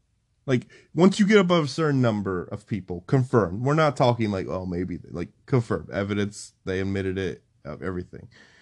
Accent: Florida, United States; I grew up in Florida.

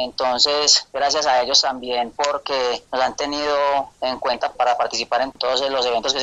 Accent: Carmen de Atrato, Chocó, Colombia; ya que somos del municipio del Chocó

